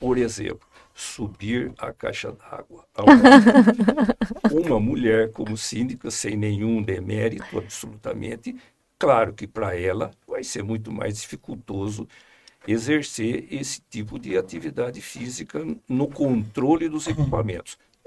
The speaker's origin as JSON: {"language": "Portuguese", "town": "Campinas", "region": "São Paulo", "country": "Brazil", "tie": "born there", "said": "Bom, rapidamente, eu sou nascido em Campinas, nasci em 53, tenho 70 anos."}